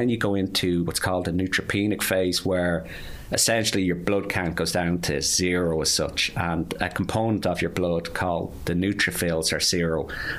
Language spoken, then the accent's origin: English; Ireland; we saw humour and as the Irish in weird things.